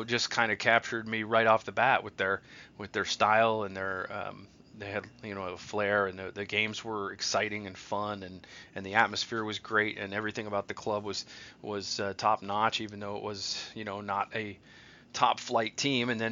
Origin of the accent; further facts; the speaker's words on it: Ohio, United States; I grew up in Ohio, and I've seen my friends lose the Cleveland Browns.